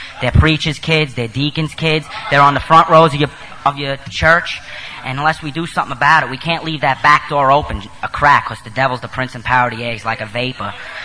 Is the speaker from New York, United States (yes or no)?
yes; Brooklyn, New York, United States; I come from Brooklyn, New York, an Italian neighborhood.